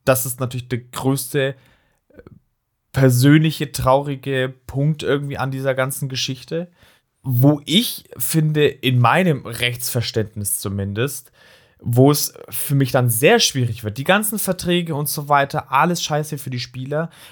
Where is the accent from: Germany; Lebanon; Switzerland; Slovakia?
Germany; Darmstadt, Hesse; Ich bin selbst aus Darmstadt.